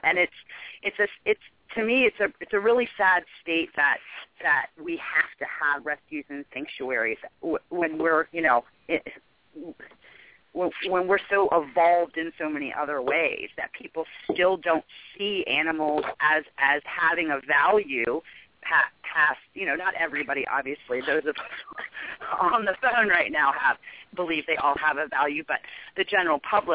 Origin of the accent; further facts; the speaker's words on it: District of Columbia area, United States; when I grew up right outside the District of Columbia, and even when I was in school as a child